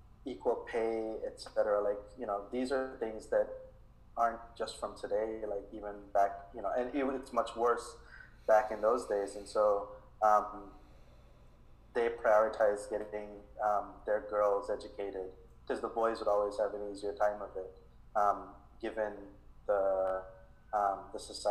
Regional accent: Belize; originally I'm from Belize, Central America. I am Garifuna

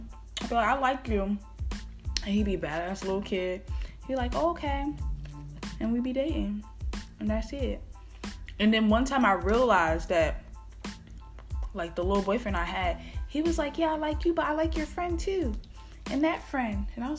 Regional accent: West Orange, New Jersey, United States; I'm from West Orange.

